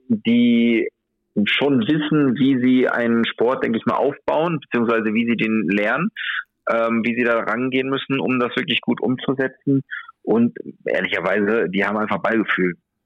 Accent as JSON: {"language": "German", "town": "Gelsenkirchen", "region": "North Rhine-Westphalia", "country": "Germany", "said": "Jetzt, ich komme aus dem Gelsenkirchener Raum, wie vielleicht schon der eine oder andere weiß."}